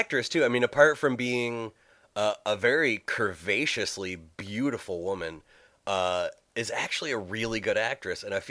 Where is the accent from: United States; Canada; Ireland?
Ireland; I'm Irish, so it's a small thing I have for Amy Poehler.